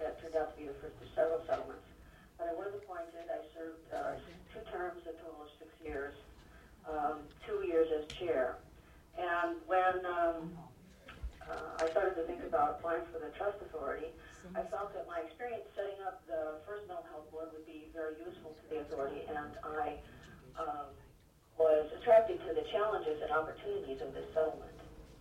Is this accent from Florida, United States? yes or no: no; Anchorage, Alaska, United States; I was born and raised in Anchorage. My family is from the village of Kinnick.